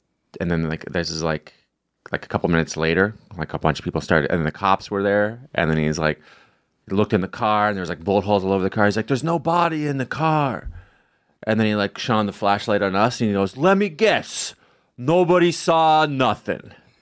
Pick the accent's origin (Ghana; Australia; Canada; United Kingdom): Canada; now in United States; I'm from Canada, and my mom is like always like texting me like, America's a crazy place.